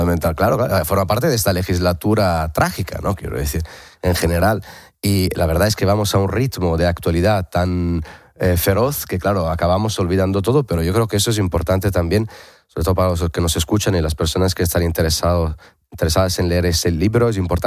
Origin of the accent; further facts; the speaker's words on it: Bologna, Emilia-Romagna, Italy; Spanish is a second language; yo soy de Bolonia, soy de Italia, estudié en la Universidad de Bolonia